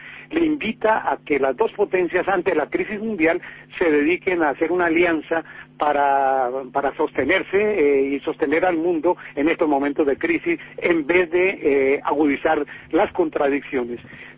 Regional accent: Colombia; Sí, yo soy colombiano

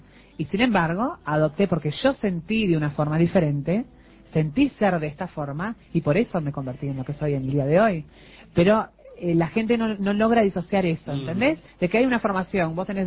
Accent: Uruguay; nosotros como creativos uruguayos tenemos, los creativos suficientes

